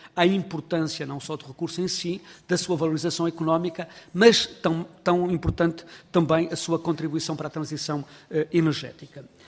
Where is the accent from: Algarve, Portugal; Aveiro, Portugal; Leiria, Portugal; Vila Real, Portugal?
Vila Real, Portugal; Eu venho de Vila Real